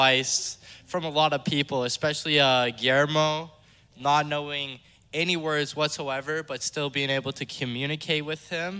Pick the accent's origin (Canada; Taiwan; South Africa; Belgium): Canada; these kids know we came all the way from Canada just to tell them God loves you.